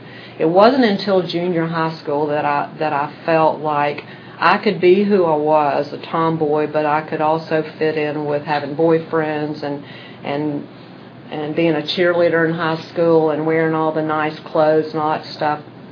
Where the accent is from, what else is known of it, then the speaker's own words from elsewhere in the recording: Alabama, United States; accent: twang; I was raised in Alabama. Still have a little bit of the twang.